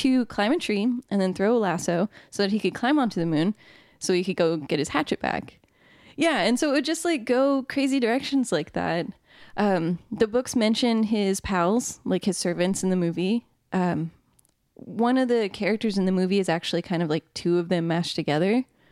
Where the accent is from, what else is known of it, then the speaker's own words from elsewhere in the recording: Louisiana, United States; I'm from Louisiana too.